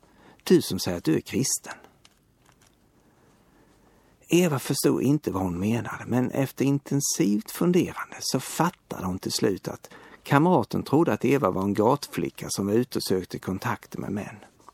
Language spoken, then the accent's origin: Swedish; Lönsboda, Skåne, Sweden; I min hemort Lönsboda, där jag växte upp, var det mycket vanligt att man fick öknamn som barn och behöll dem livet ut.